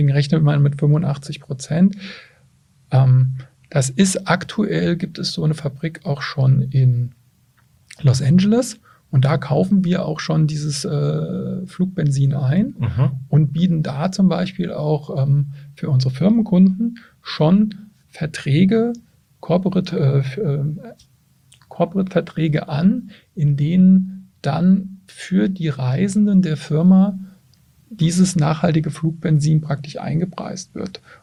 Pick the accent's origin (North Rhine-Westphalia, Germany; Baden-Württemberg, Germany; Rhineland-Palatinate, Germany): Rhineland-Palatinate, Germany; Mainz; Ja, für mich als Mainzer